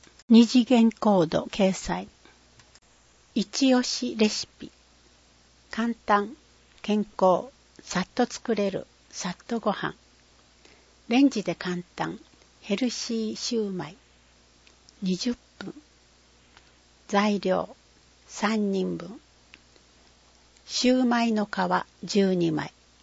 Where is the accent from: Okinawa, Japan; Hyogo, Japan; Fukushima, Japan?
Okinawa, Japan; 私たち、ウチナーンチューは、沖縄戦の悲惨さを多くの方に知ってほしいと訴えてきました。